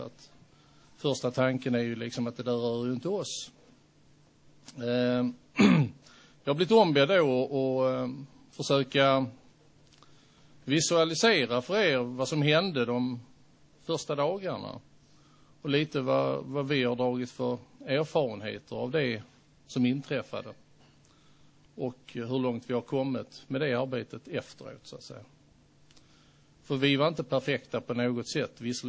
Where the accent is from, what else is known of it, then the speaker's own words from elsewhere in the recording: Kiruna, Norrbotten County, Sweden; Jag är från Kiruna som alla hör. Jag brukar få frågan, är du från Skåne? Nej, så. Definitivt inte. Jag har bott här uppe sedan 1987 faktiskt och behållit den sköna dialekten.